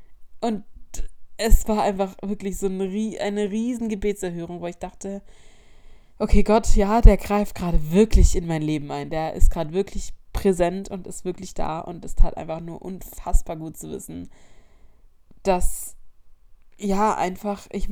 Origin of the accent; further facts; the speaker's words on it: Unterweissach, Baden-Württemberg, Germany; ich bin wieder noch zurück nach Unterweisach gefahren. Also ich war übers Wochenende dann eben in meiner Heimat.